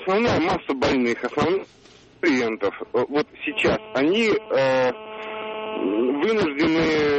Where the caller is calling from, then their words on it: Moscow, Russia; А я из Москвы звоню, но вот как раз на работу еду.